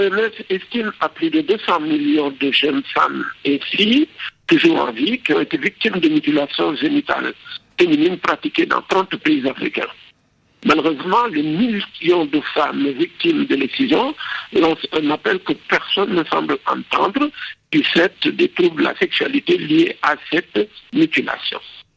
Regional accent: Tambacounda, Senegal; en 1973, à Tambacounda, dans ma région d'origine

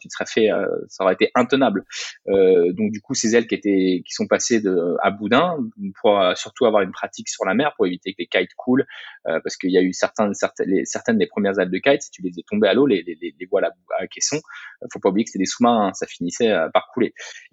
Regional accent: Saint-Brieuc, Brittany, France; Je suis retourné sur une plage chez moi en Bretagne Nord, au Rosaire, près de Saint-Brieuc, dans la baie.

